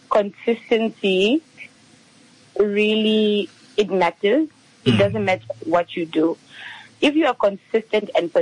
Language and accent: English; Walvis Bay, Erongo, Namibia; I am born and raised in Wolfish Bay